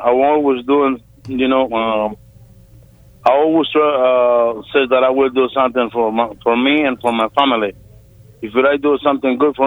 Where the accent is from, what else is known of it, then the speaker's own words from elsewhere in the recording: Mexico; English is a second language; now in United States; most of the people that we come from Mexico, we come from the poor areas, and we try to provide, best life onto our people, our family.